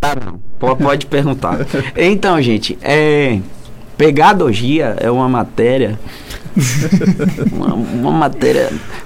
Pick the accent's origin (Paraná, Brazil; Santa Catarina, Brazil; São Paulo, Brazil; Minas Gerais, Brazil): São Paulo, Brazil; É que eu sou paulista, eu puxo um pouquinho quando eu falo.